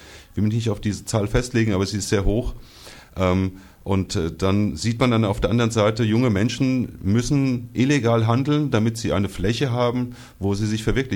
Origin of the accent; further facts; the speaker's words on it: Frankfurt, Hesse, Germany; ich als Frankfurter, bin so ein bisschen Lokalpatriot